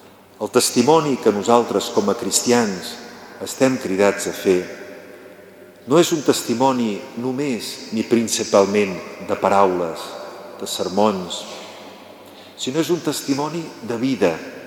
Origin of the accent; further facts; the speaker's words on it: Girona, Catalonia, Spain; quan a mi, de jovenet, jo soc de Girona ciutat